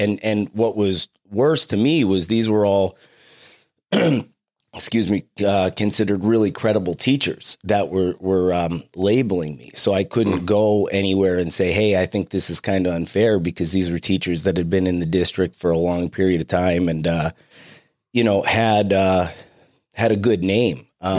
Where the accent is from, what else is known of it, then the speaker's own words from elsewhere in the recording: Taylor, Pennsylvania, United States; So I'm from Taylor, Pennsylvania, small town about 20 miles away.